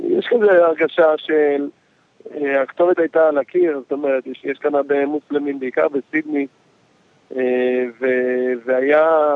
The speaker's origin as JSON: {"language": "Hebrew", "town": "Melbourne", "region": "Victoria", "country": "Australia", "said": "אני לא מסיני, אני ממלבורן, אני לא כל כך מכיר את האזור שבו זה קרה"}